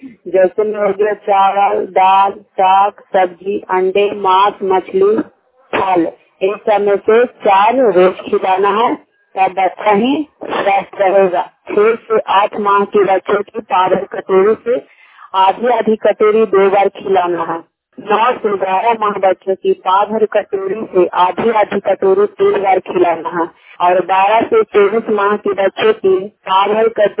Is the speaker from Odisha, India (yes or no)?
no; Bihar, India; प्रखंड नगर नौसा पंचायत खजरा प्लास्टर जिला नालंदा के निवासी हूँ।